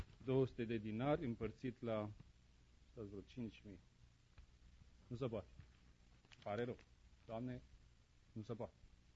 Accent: Moldavia, Romania; Eu vin din Bărăgan și din Moldova, unde oamenii sunt mai sărați.

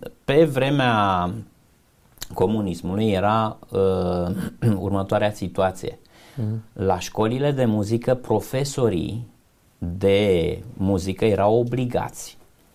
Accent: Arad, Arad County, Romania; Pentru că eu când am plecat din Arad, am plecat reprezentând Aradul.

